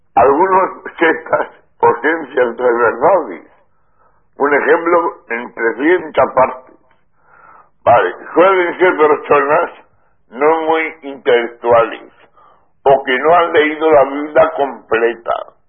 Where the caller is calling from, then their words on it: Asturias, Spain; de Asturias.